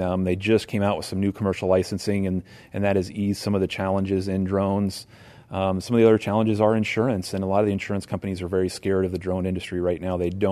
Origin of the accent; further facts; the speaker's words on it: Pella, Iowa, United States; I'm a farmer from Pella, Iowa. We farm about 1,000 acres of corn and soybeans, also a seed dealer.